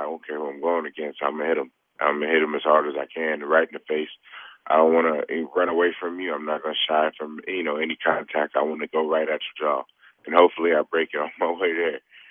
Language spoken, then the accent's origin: English; Los Angeles, California, United States; Man, I grew up in Los Angeles, so once I was born, the Raiders were gone. We didn't really have a football team out there